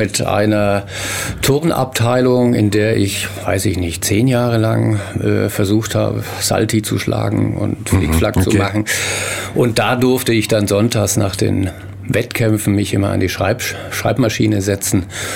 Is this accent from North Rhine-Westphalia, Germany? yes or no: no; Wassertrüdingen, Bavaria, Germany; born there; Wassertrüdingen ist mein Geburtsort, der liegt noch im Fränkischen.